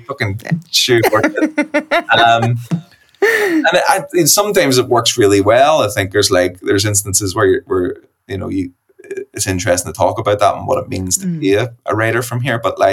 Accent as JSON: {"language": "English", "region": "Northern Ireland", "country": "United Kingdom", "said": "I see myself as an Irish person and that's my, you know, and that's my right."}